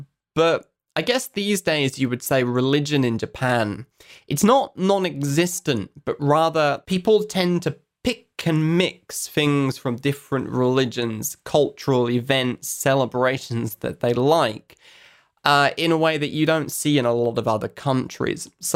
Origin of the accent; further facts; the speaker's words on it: United Kingdom; I'm British, and my feeling is that British people, well, Christmas is a big deal in the UK.